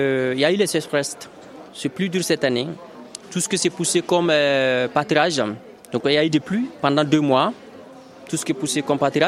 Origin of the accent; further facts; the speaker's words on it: Niger; je viens du Niger.